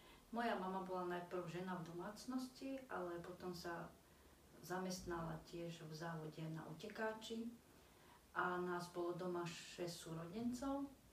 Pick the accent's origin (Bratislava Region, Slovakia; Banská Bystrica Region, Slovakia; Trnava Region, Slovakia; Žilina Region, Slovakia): Banská Bystrica Region, Slovakia; Kokava nad Rimavicou; a pochádzam z Kokavy nad Rimavicom.